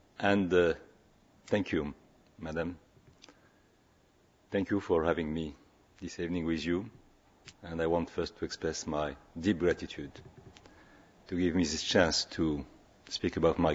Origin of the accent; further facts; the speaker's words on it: Essaouira, Marrakesh-Safi, Morocco; And he was also from my hometown, Essaouira, Mogador, David Yuli Levy.